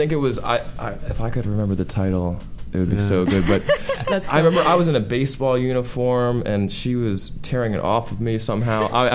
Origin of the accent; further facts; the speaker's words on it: Maryland, United States; also born or lived in Washington, D.C. / Virginia; I moved from D.C. I was born in D.C.